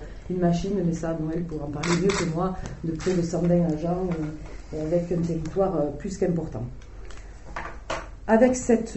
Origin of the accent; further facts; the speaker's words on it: Estaing, Occitanie, France; Je suis une haut-pyrénéenne depuis que j'y suis née. Je suis née à Estaing, dans ce petit village du Val d'Azur. Je suis née à Estaing, à la maison.